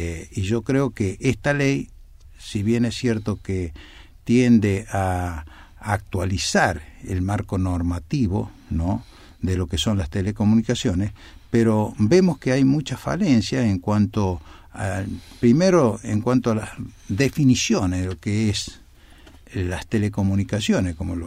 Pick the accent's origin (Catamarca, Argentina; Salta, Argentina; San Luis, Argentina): San Luis, Argentina; San Luis, ¿no?, de donde yo soy oriundo y represento a las cooperativas de la provincia de San Luis